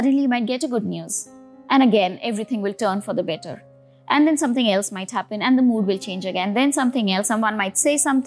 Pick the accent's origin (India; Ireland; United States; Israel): India; You know, we come from India, so it can be hot.